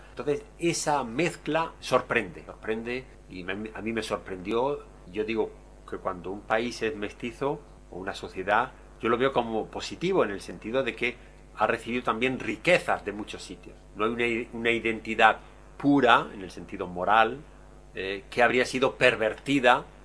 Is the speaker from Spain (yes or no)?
yes; Spain; Incluso alguna vez se me ha reprochado como español que a trabajo igual allí es sueldo igual.